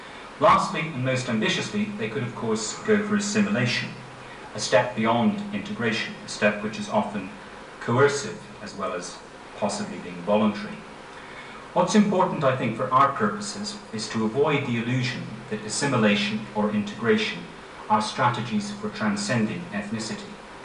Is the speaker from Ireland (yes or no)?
yes; Ireland; As an Irishman, you probably expect me to say that.